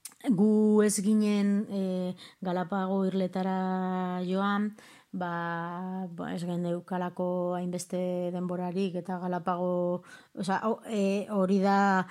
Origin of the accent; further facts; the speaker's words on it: Vitoria-Gasteiz, Basque Country, Spain; eta Gasteizkoa naiz.